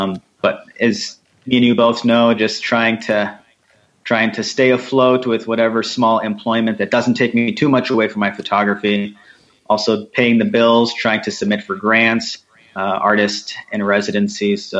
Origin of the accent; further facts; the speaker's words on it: Chicago, Illinois, United States; born there; now in New Mexico, United States; Oh, I was born in Chicago, by the way. So I'm also from the Midwest.